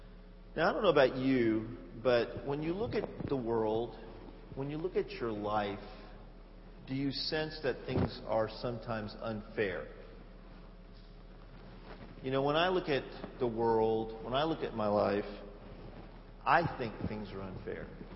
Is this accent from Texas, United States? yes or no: yes; Texas, United States; I'm from Texas, so I know some of you from New York, but I'm from Texas, and I just can't root for a New York team.